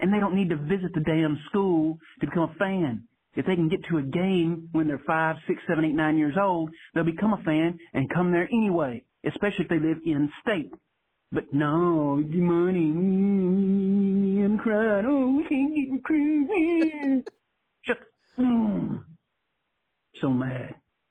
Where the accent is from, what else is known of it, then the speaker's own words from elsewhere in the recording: Memphis, Tennessee, United States; from Memphis.